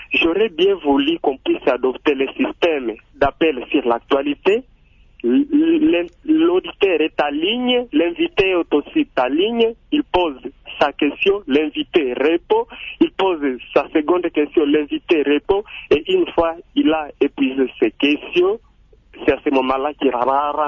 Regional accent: DR Congo; le premier cas ici chez nous en République démocratique du Congo

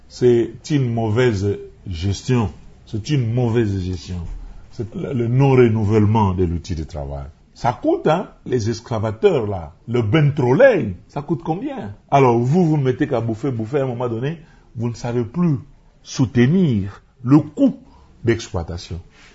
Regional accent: Kinshasa, DR Congo; Et finalement, j'ai quitté Kisangani, Kindu, Lubutu, pour enfin revenir dans mon Kinshasa natal.

